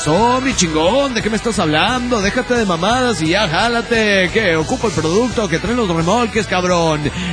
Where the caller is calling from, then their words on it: Coatzacoalcos, Veracruz, Mexico; de Coatzacoalco.